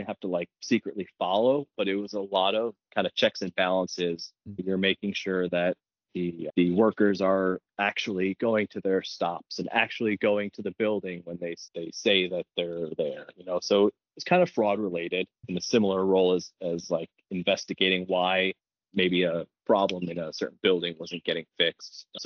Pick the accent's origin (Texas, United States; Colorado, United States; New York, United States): New York, United States; Rome; My hometown, Rome, New York, which is central New York, mm-hmm. about an hour away from Syracuse